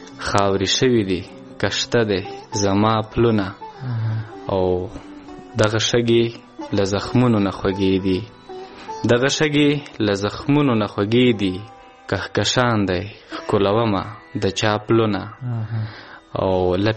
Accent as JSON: {"language": "Pashto", "town": "South Waziristan", "region": "Khyber Pakhtunkhwa", "country": "Pakistan", "moved": "yes", "lives_now": "Killa Saifullah, Pakistan", "said": "د جنوبي وزیرستان اوسېدونکی یم او فیلحال دلته جنوبي پښتونخوا ته راغلی یم چې دلته په کلی سیف الله کې ژوند کوم"}